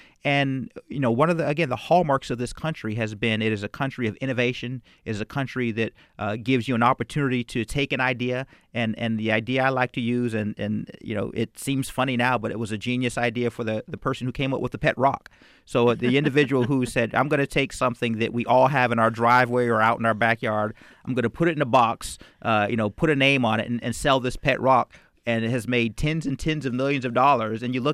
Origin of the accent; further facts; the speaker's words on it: Youngstown, Ohio, United States; my hometown, Youngstown, Ohio